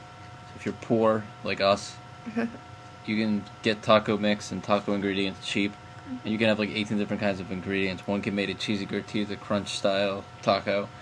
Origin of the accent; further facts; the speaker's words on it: United States; Oh, for us, we're from Jersey and Pennsylvania.